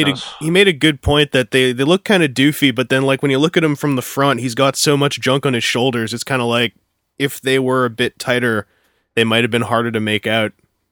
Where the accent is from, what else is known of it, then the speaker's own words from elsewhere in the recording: Canada; I'm from Canada. I don't know if you knew that.